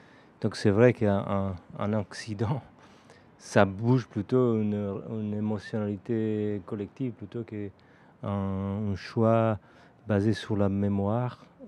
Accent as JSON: {"language": "French", "country": "Italy", "second_language": "French", "said": "Moi, je viens de l'Italie et nous, on achète l'énergie en France."}